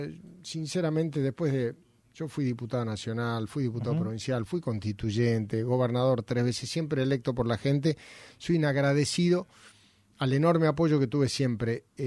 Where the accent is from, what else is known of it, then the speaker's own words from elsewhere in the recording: Argentina; No, flaco, somos todos argentinos.